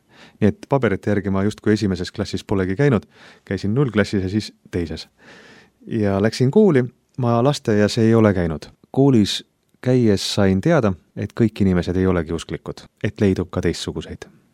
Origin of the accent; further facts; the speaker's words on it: Kuressaare, Saare County, Estonia; born there; Ma sündisin Kuressaares